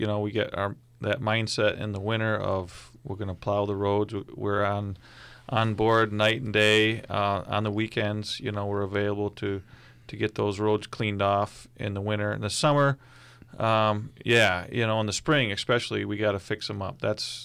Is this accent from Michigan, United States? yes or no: yes; Michigan, United States; I was born and raised in Osceola County.